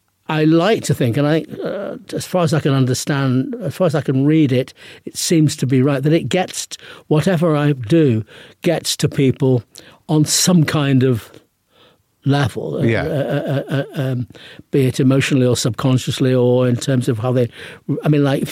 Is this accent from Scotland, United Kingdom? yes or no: no; Manchester, North West England, United Kingdom; I grew up in Manchester.